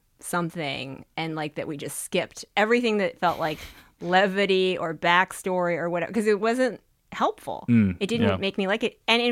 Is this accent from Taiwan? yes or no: yes; Taiwan; And, like, we are from Taiwan, and that's, like, a whole matter of debate.